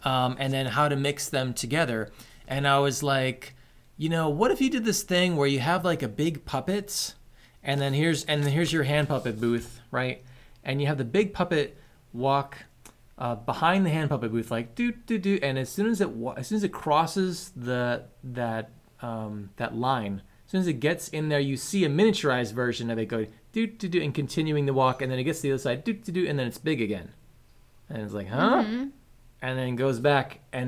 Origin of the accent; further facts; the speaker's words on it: Springville, United States; Springville, my hometown, that like we love and enjoy right now, what do we got?